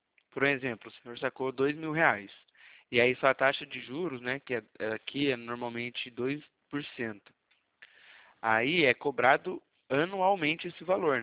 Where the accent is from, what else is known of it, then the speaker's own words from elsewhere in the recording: São Paulo, Brazil; eu sou de São Paulo, da Poupacred.